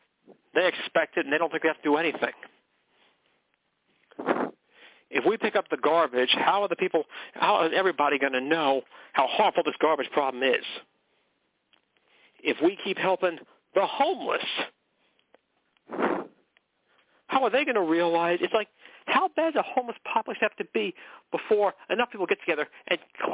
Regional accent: McKinleyville, California, United States; I told them how I was from McKinleyville.

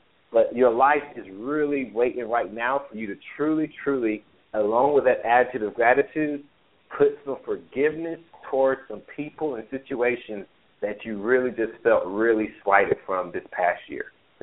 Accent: North Carolina, United States; I'm from North Carolina too, Keisha. That's why I asked.

